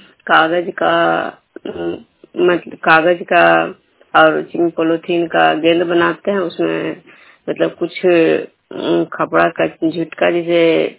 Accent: Nalanda, Bihar, India; मैं विष्णुपुर ग्राम खजरा पंचायत नालंदा जिला ननौसा प्रखंड के निवासी हूँ।

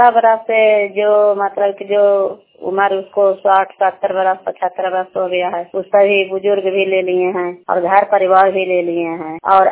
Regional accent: Bihar, India; और पंचायत निश्चलन के रहने वाले हूँ, जिला नालंदा प्रखंड एकांगसराय है।

